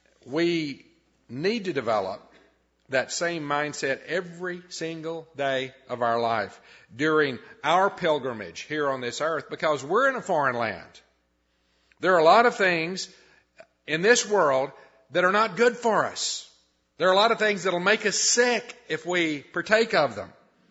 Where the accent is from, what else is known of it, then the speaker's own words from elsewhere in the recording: United States; where are you from? And we would say, well, we're from America.